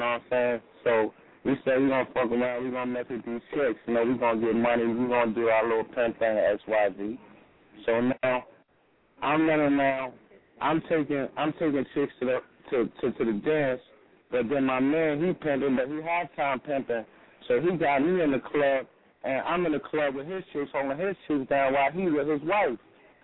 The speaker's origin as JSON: {"language": "English", "town": "New York City", "region": "New York", "country": "United States", "said": "I'm from Harlem, New York City, east side of Harlem, Wagner Projects"}